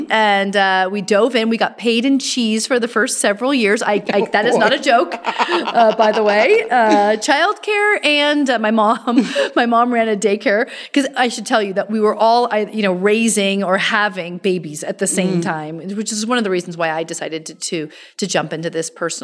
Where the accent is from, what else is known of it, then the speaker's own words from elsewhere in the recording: Point Reyes, California, United States; born and raised in Point Reyes, the small local town where we're from.